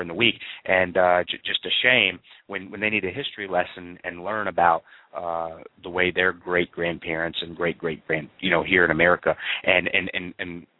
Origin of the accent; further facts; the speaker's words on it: Sacramento, California, United States; I grew up in Del Paso Heights, a mixed-race inner city of Sacramento, California